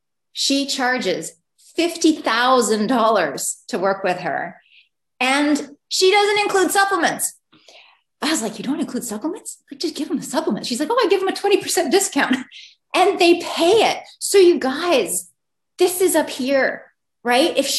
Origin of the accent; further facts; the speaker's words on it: Canada; and I'm Canadian, so I know